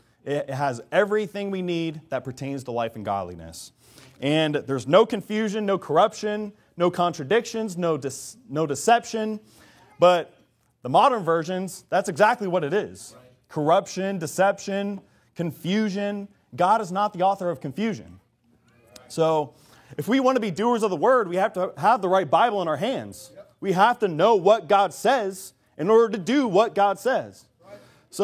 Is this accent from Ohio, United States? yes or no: yes; Ohio, United States; also born or lived in Portland, Oregon; I grew up in Ohio. I grew up in Amish country, but it's not as good as Texas, all right? I'm not Amish, so don't be scared. I just grew around them. So moving from Amish country to Portland, Oregon was a huge shock.